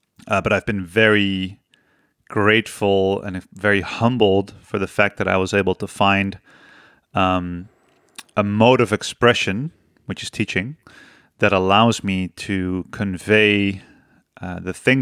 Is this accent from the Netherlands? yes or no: yes; Netherlands; I'm from the Netherlands.